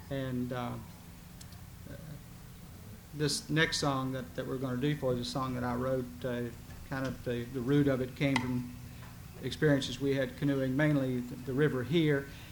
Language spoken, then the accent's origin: English; Jacksonville, Florida, United States; As I said, we're from Jacksonville, so that's, there's a lot of good rivers fairly close to Jacksonville